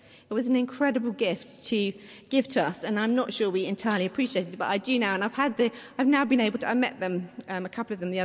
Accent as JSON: {"language": "English", "region": "South East England", "country": "United Kingdom", "tie": "born or raised there", "said": "because I grew up in Surrey, I know next to nothing about life."}